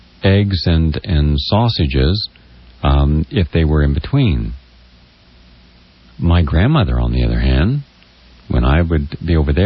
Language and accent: English; West Virginia, United States; That's the island that was right off where my hometown was, where Alexander Hamilton and Aaron Burr had their duel.